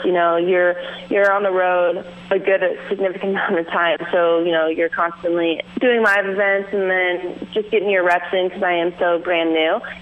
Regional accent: California, United States; now in Los Angeles, United States; I'm from the West Coast. I am originally from the Bay Area, but I moved and finished college in Southern California. So after I graduated, got my bachelor's degree, I moved to Los Angeles.

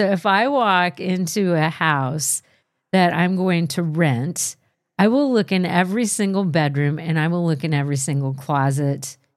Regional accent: Detroit, Michigan, United States; born or raised there

